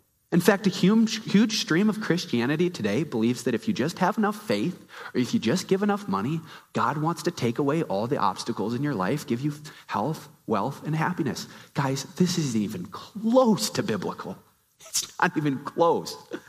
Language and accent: English; Minnesota, United States; And for me as a Minnesotan, it's an easy picture for me to think about